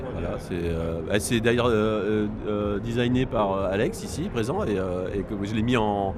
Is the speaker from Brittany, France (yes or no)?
yes; Brittany, France; parce que nous, je viens de Bretagne.